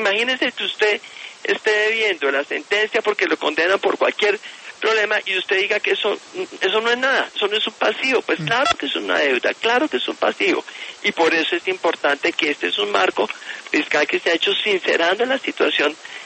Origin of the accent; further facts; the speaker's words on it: Colombia; Y estamos haciendo muchas cosas valiosas como nación, como colombianos.